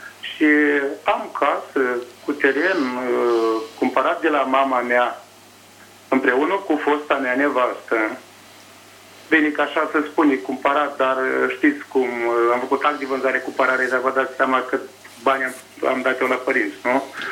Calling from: Ciurea, Iași County, Romania; Sunt din Ciurea

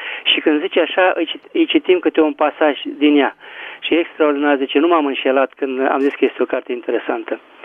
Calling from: Craiova, Dolj, Romania; și sunt din Craiova.

